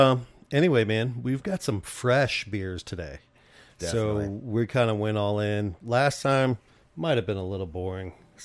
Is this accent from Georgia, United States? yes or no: yes; Atlanta, Georgia, United States; Well, I'm from Atlanta, so it doesn't bother me that much.